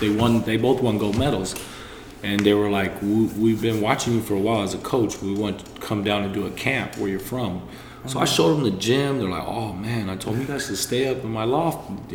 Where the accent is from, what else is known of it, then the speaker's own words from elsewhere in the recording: Hollister, California, United States; I was born and I was pretty much born and raised here in the Hollister. Was here ever since I was 2 years old. Went to school out here.